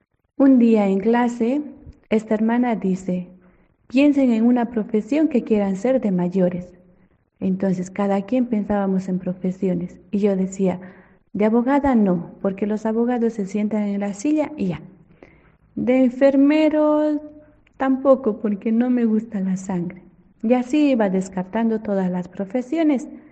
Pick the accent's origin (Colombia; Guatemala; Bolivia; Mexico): Bolivia; Tarabuco, Chuquisaca; misionera de la Providencia. Yo nací en Bolivia, en una provincia del departamento de Chuquisaca, que se llama Tarabuco. En este pueblo se fue entretejiendo mi vocación